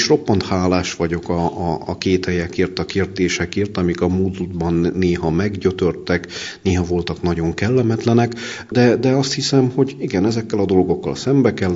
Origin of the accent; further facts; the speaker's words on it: Vajszló, Baranya, Hungary; az én szülőfalumban. Az általános iskolai tanulmányokat ott végeztem Vajszlón.